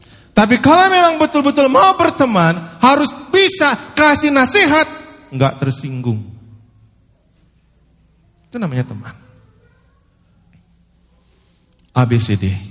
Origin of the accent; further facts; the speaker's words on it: Philippines; Indonesian is a second language; Ini kan saya dari Filipin toh.